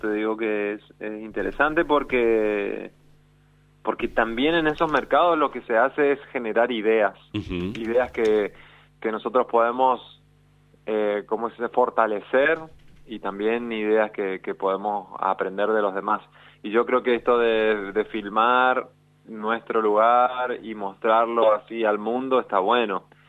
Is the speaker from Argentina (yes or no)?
yes; Chaco, Argentina; Nosotros no nos presentamos como Chaco, sino